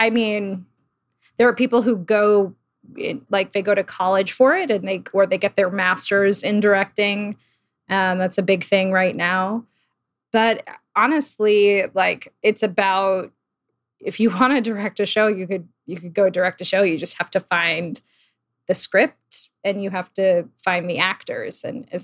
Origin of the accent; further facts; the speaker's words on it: Old Bridge, New Jersey, United States; No, I grew up in New Jersey in a town called Old Bridge, not famous for anything, but yeah, it was like a suburban town.